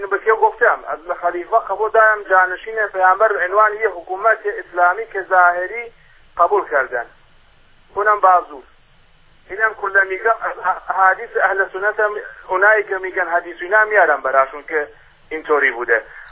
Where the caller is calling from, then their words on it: Kurdistan, Iran; من اهل سنت هستم، از کردستانم زنگ میزنم.